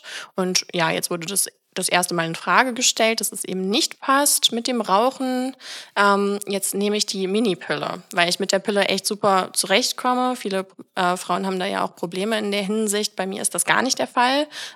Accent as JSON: {"language": "German", "region": "Hamburg", "country": "Germany", "said": "Ich komme aus Hamburg."}